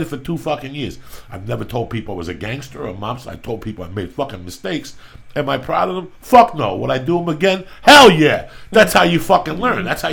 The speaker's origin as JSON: {"language": "English", "region": "New Jersey", "country": "United States", "said": "I'm from Jersey, but bad boy of Jersey. I don't say nothing about Jersey."}